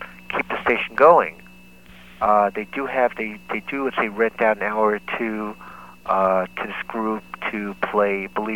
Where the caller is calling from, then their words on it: Brooklyn, New York, United States; Corner from Brooklyn.